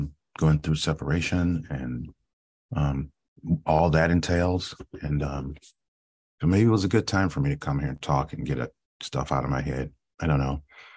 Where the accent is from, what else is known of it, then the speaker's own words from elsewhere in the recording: Cleveland, Ohio, United States; So I was born here in Cleveland. Grew up. I was adopted. I was a foster child in the foster care system here in Cleveland, Ohio